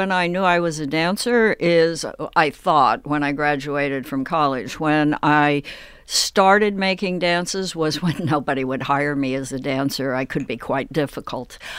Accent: Midwest, United States; I'm a farm girl. I'm from the Midwest, and I grew up on huge open spaces, and I'm comfortable there.

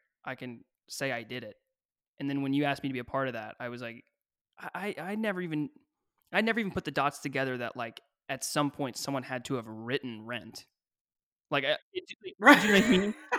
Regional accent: Kentucky, United States; Okay. So I grew up in Kentucky.

